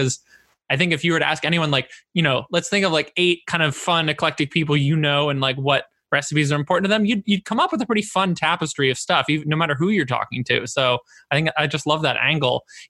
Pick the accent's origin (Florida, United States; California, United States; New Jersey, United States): California, United States; growing up in the Bay Area, there was Ethiopian and Eritrean food, but that was about it.